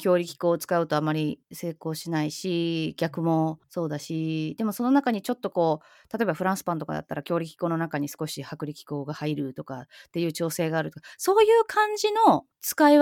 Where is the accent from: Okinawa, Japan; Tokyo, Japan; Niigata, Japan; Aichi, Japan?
Aichi, Japan; Nagoya; 私名古屋出身じゃないですか